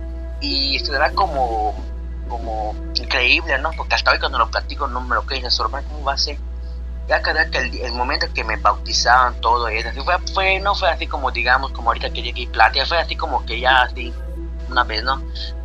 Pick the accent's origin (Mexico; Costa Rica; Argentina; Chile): Mexico; Tekantó, Yucatán; pueblo donde digo que era como una hora y media acá de la capital, que es Mérida, se llama Tecantó, mi pueblo. No había señal telefónica